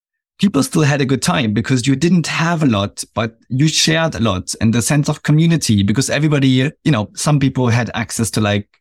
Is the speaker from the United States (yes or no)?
no; Germany; Yeah, so growing up in East Germany, just before the wall came down, I think I had like 9 or 10 years before the wall came down.